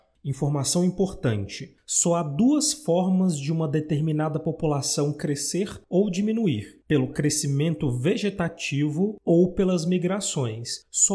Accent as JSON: {"language": "Portuguese", "town": "Brasília", "region": "Federal District", "country": "Brazil", "tie": "born there", "lives_now": "Minas Gerais, Brazil", "said": "eu já disse para vocês que eu nasci em Brasília e hoje eu moro aqui em Minas Gerais."}